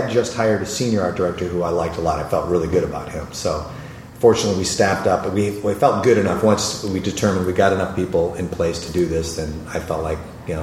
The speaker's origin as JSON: {"language": "English", "town": "Detroit", "region": "Michigan", "country": "United States", "tie": "born there", "said": "and I thought, hey, Joe Muse was born in Detroit. I was born in Detroit."}